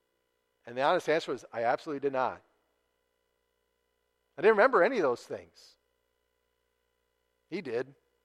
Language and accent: English; Tennessee, United States; A number of years ago, I was near my hometown having a night out with a friend, and we were in a restaurant sitting in the lounge having a conversation, and there was a gentleman just a few seats down, a large man. As we would say in Tennessee